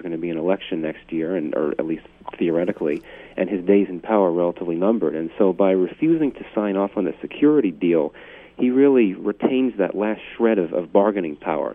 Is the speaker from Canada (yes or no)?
no; United States; as an individual, as an American, I think it's time to leave